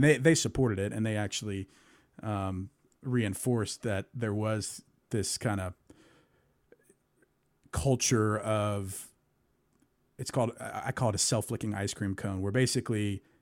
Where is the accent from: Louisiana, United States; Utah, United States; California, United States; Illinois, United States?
Louisiana, United States; Ruston; North Louisiana, Ruston, okay. Louisiana.